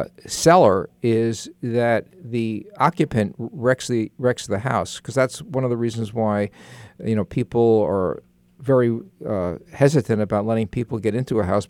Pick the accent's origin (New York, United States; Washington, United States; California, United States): New York, United States; So Diane is from Boston, I'm from New York, and you're from Rhode Island